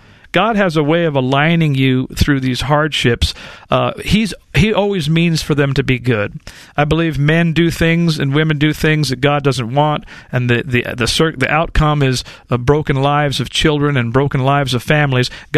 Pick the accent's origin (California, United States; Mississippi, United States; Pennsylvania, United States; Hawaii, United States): California, United States; Compton; I grew up in South Central Los Angeles for the first part of my life, an area known as Compton.